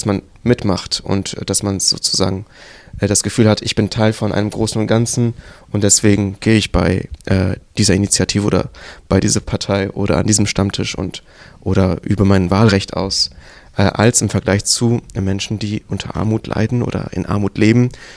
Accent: Bochum, North Rhine-Westphalia, Germany; in meiner Heimatstadt, in Bochum oder auch in den Schulen im Ruhrgebiet

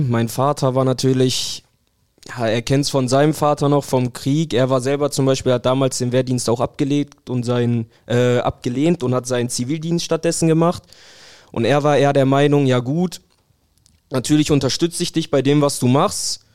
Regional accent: Bottrop, North Rhine-Westphalia, Germany; Also es ist ja immer noch meine Heimatstadt hier. Bin hier geboren, 20 Jahre lang aufgewachsen.

